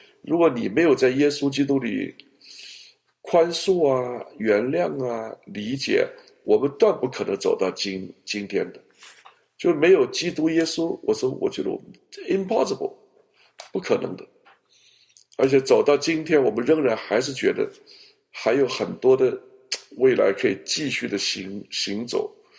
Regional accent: China; 坦率讲，方舟，我们中国人这个民族啊，在外人看来，哎，真的是一群很糟糕的一群人。我们自己讲自己中国人就没话讲，外人一讲我们就不舒服。

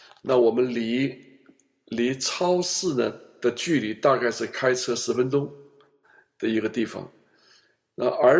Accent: China; 那这个就有点像我们中国人了

